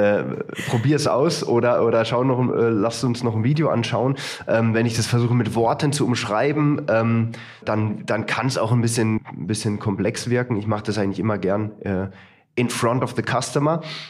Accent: Freiburg, Baden-Württemberg, Germany; Ich komme aus Freiburg, aber ab und zu sagen wir ja auch Servus. Ja. Wir sagen auch manchmal Digger

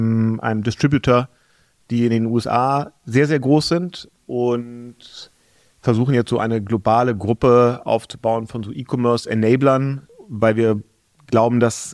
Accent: Hamburg, Germany; ich bin Hamburger, bin 43

